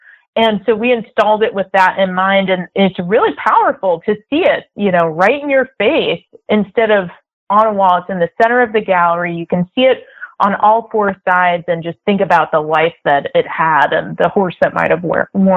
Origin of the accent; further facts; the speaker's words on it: California, United States; So I come from the West Coast. I grew up in California